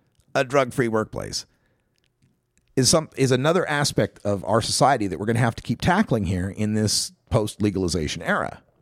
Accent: Idaho, United States; Some of them, like, you know, back in my home state of Idaho, you could get Everclear, 190 proof alcohol, right?

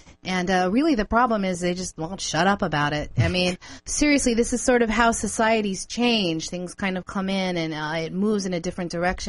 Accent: Idaho, United States; Montana seems to have a lot of the same kind of attitude that, you know, we grew up in Idaho, and they have a lot of the similar attitudes there, kind of more right-leaning.

